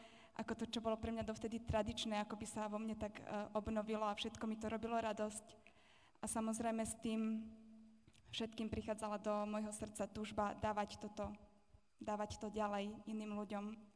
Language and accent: Slovak; Voderady, Trnava Region, Slovakia; Ja pochádzam z Trnavy, teda od Trnavy, z takej dediny, ktorá sa volá Voderady.